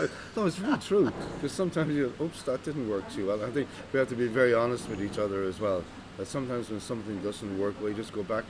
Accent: Cleveland, Ohio, United States; I was very lucky in the 60s and 70s, growing up in Cleveland

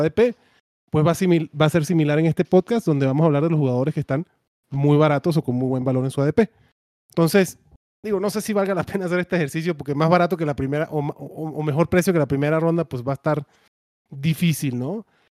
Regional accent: Venezuela; accent: Venezuelan; saco mi acento venezolano y que los venezolanos hablamos rapidísimo y no nos entienden nada.

